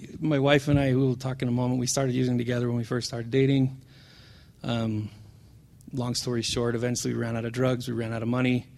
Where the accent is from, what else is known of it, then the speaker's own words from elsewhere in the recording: Salt Lake City, Utah, United States; I'm a pharmacist. I grew up here in Salt Lake City. I spent most of my career in pharmacy working for Intermountain Healthcare, kind of the behemoth system here in the Valley.